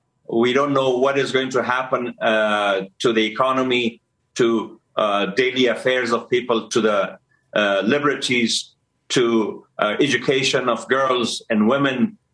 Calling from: Kabul, Afghanistan; I'm saying this from Kabul, where the Taliban are sitting.

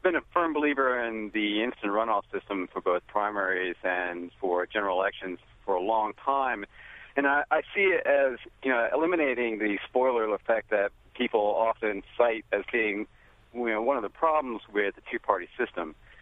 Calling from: Highland Park, New Jersey, United States; Oh, I'm from Highland Park, New Jersey, actually.

